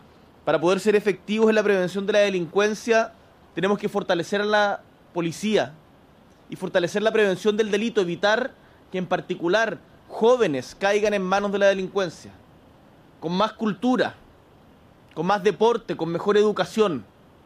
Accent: Chile; combatir juntos como chilenos y chilenas la delincuencia

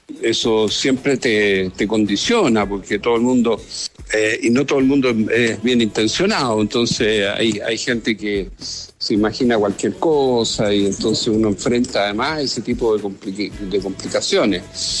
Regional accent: Chile; la gente, como los chilenos, realmente somos como, no sé, entre escéptico y mal pensado

